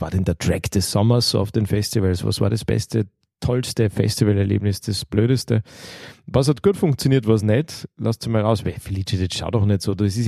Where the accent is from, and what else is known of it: Austria